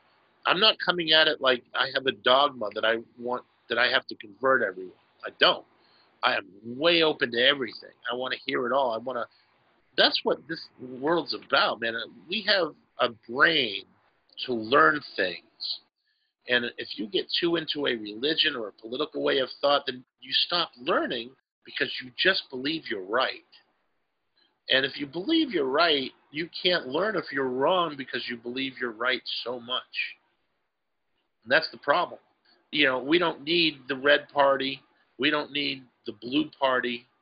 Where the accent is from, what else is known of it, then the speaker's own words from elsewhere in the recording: United States; I'm sick of it as an American.